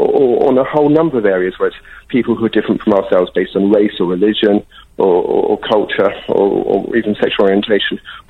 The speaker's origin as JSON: {"language": "English", "town": "Guildford", "region": "South East England", "country": "United Kingdom", "tie": "born or raised there", "said": "I was brought up in Guildford, and the historical records there show until the 19th century"}